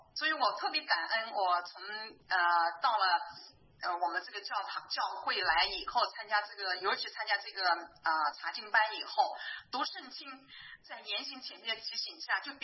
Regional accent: China; 我回中国了，是很好，我从中国来的呀

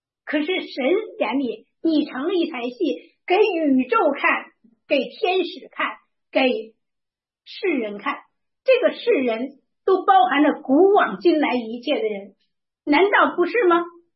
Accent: China; 这个是在我们中国人心中很难想起来的。

